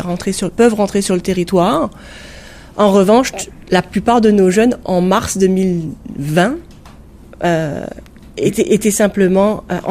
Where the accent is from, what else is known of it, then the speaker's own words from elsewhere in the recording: France; En tant que Français, je vous dirais européenne, ça serait possible.